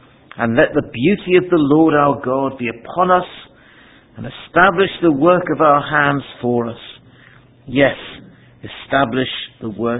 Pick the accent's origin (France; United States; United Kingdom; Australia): United Kingdom; Southampton, South East England; I grew up just outside Southampton